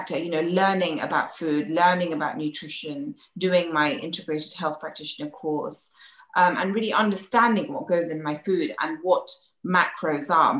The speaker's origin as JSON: {"language": "English", "country": "India", "said": "You know, as an Indian, especially growing up in an Indian household which is vegetarian, we don't have enough protein in our diet."}